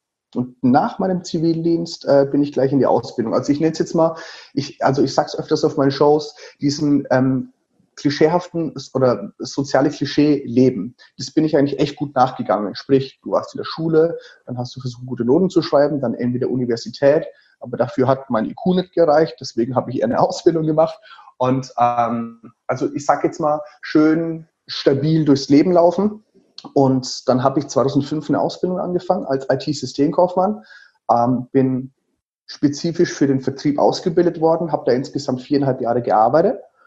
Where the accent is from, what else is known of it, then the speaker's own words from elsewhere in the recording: Würzburg, Bavaria, Germany; Ich bin tatsächlich, man hört es an meinem Akzent, also ich sage immer, es ist kein Akzent, es ist ein Special-Effekt. Ich komme aus dem wunderschönen Würzburg, also Würzburg, das liegt in Unterfranken.